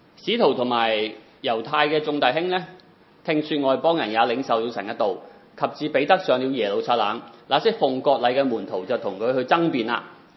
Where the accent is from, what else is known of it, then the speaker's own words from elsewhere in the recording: China; 即係我哋中國人就咩都食啦